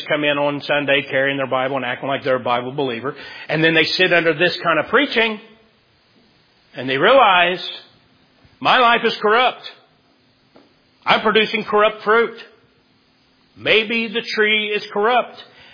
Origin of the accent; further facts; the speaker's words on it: United States; So that's the concern I have as an American is what's going on in my state.